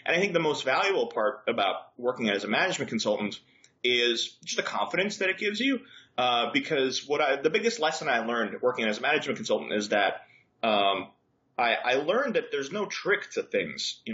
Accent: New York, United States; also born or lived in Belgrade, Serbia; I was born in Belgrade in Serbia, and I moved to the U.S. when I was a kid, grew up here in New York, went to university here, studied economics and philosophy.

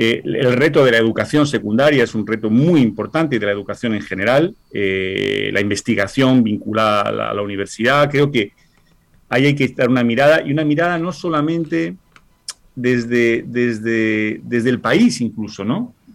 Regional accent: Colombia; moved away as an adult; now in Uruguay; Yo vengo de Colombia, llegué aquí el 1 de agosto

